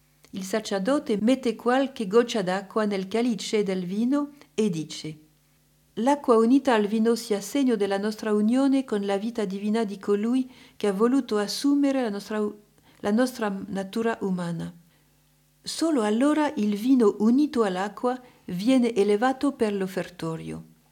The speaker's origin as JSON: {"language": "Italian", "country": "France", "second_language": "Italian", "said": "Vedete, io sono francese, anche voi italiani"}